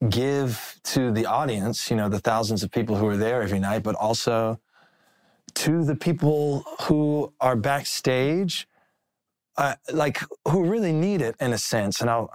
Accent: Florence, Alabama, United States; so I'm from Florence, right, and it's right across the Tennessee River from Muscle Shoals, Alabama.

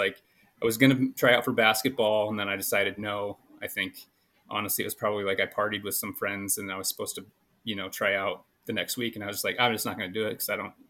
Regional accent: Omaha, Nebraska, United States; So yeah, I grew up in Omaha, parents were always divorced, you know, since I was a young kid.

